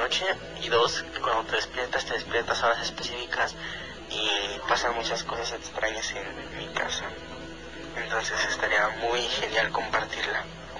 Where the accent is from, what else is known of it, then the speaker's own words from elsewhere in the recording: Cuautla, Morelos, Mexico; soy de Cuautla, Morelos, y quería compartir una historia que sigue sucediendo hasta la fecha